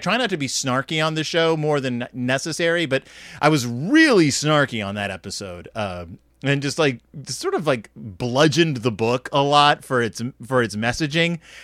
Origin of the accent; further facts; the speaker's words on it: Minneapolis, Minnesota, United States; I mean, I'm from the Twin Cities. I'm from Minneapolis. The Twin Cities area is the birthplace of the mall.